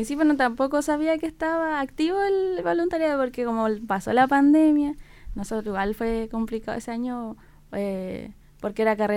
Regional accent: Santiago, Santiago Metropolitan Region, Chile; yo como muchos me conocen, soy de Santiago, como he dicho. Estoy como acá hace como 6 años, más o menos.

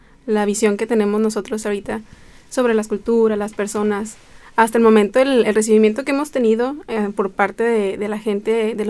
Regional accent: Tepic, Nayarit, Mexico; moved away as an adult; now in Guadalajara, Mexico; yo no soy originaria de Guadalajara. Yo resido en otro estado de México que se llama Nayarit, específicamente en Tepic, la capital. Entonces, cuando yo decidí comenzar mis estudios universitarios, me mudé a Guadalajara sola.

